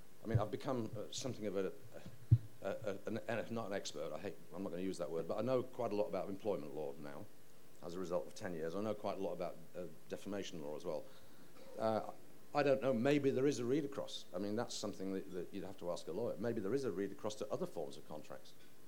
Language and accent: English; Yorkshire and the Humber, United Kingdom; I mean, I grew up in Yorkshire in the time of the miners' strike.